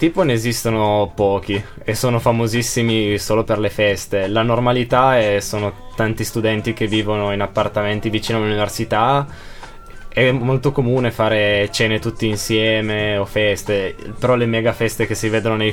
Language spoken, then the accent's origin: Italian; Asti, Piedmont, Italy; perché io sono di Asti